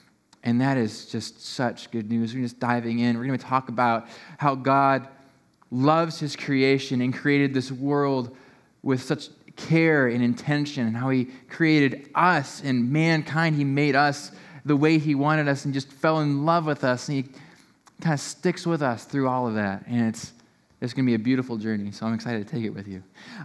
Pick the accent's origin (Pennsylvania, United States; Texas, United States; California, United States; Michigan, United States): Michigan, United States; I'm from Michigan, but I like using y'all, so how are y'all?